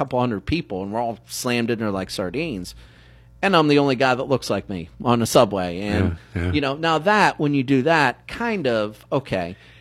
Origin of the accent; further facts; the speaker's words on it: United States; So it's as an American, really, I've had no problems really as an American.